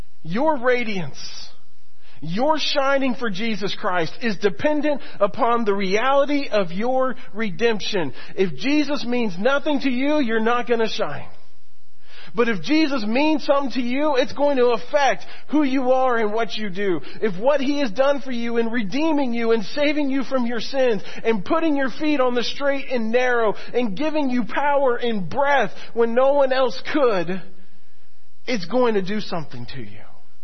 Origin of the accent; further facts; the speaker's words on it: Florida, United States; Auburndale, which is about 20 minutes from my hometown.